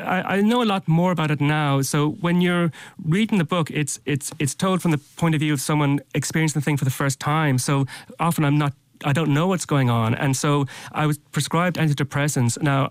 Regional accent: Ireland; also born or lived in London; A couple of years in Tralee, County Kerry. I was born in London. My family moved back, they're Irish, and moved back to Ireland when I was a babe in arms.

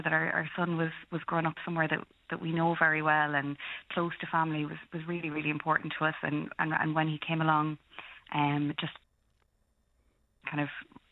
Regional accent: Cork, Munster, Ireland; We're both from Cork originally.

